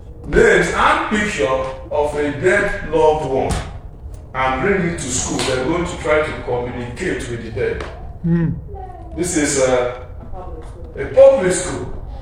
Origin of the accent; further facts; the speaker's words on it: Nigeria; See, I'm from Nigeria.